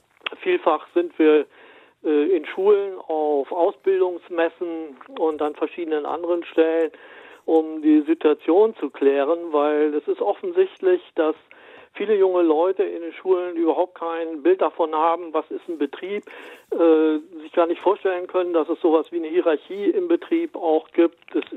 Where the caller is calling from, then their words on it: Lower Saxony, Germany; guten Tag. Ich komme mitten aus der Lüneburger Heide